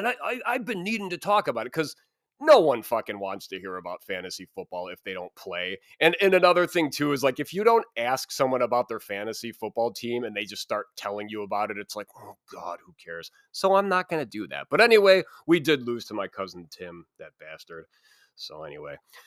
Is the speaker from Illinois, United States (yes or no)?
yes; Illinois, United States; I'm from Chicago. I'm not fucking from Chicago. I'm from the suburbs of Chicago, but you know, it's a beautiful city.